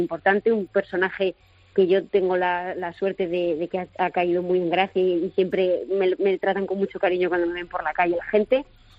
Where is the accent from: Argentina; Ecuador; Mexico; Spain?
Spain; Zaragoza, Aragon; now in Madrid, Spain; yo vivía en Zaragoza, hasta que ya me instalé aquí en Madrid. Yo soy de Zaragoza, entonces iba y venía en el AVE